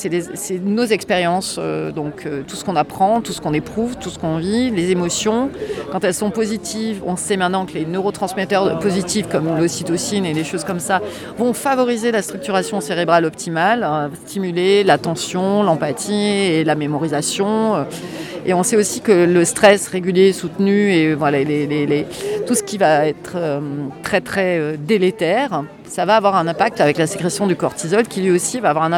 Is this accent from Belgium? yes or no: no; Marseille, Provence-Alpes-Côte d'Azur, France; Donc je suis marseillaise, donc j'ai été à la fac à Marseille.